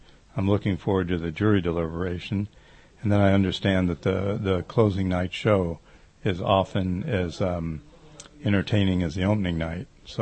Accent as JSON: {"language": "English", "country": "United States", "said": "You know, being an American and used to festivals where everybody is super casual"}